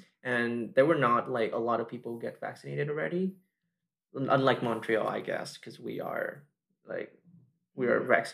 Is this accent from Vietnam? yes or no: yes; Vietnam; moved away as an adult; I'm originally from Vietnam. I moved here about 5.5 years ago for university. Born and raised in Vietnam